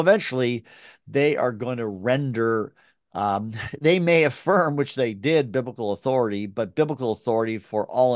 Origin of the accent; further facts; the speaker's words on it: Burlington, Ontario, Canada; So I grew up in Burlington, Ontario